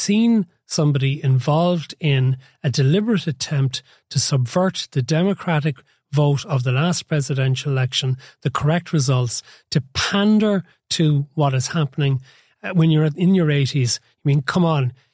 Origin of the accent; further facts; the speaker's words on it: Cork, Munster, Ireland; I was growing up in Cork at the time